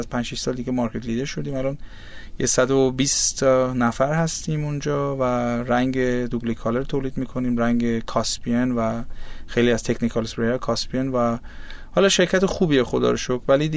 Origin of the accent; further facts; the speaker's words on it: Germany; من تو آلمان به دنیا اومدم، مادرم آلمانیه و من 28 سالم آلمان زندگی کردم، کار کردم، بعد اونجا خب بزرگ شدم.